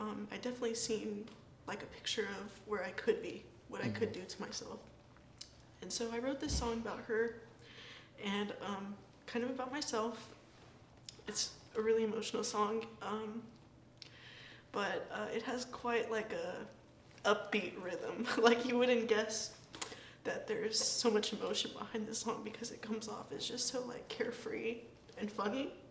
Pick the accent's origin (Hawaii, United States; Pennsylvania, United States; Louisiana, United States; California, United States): California, United States; Hayward; I'm from Hayward, California. That's where I started my creative journey with music.